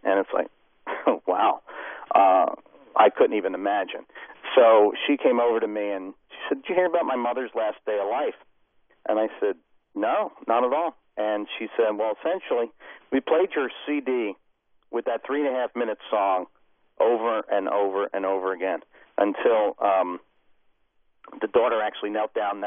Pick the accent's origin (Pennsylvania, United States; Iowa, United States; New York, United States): Pennsylvania, United States; Philadelphia; I'm a guy from South Philadelphia.